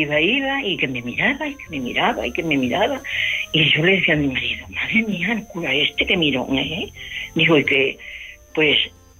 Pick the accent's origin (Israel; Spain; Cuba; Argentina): Spain; Extremadura; now in Catalonia, Spain; Que viviera aquella Extremadura, que viviera en aquella Extremadura tan bonita y tan maja, que es mi tierra.